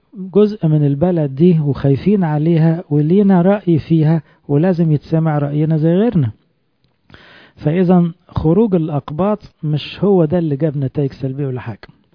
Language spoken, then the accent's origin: Arabic; Egypt; إن إحنا مصريين وبنخاف على بلدنا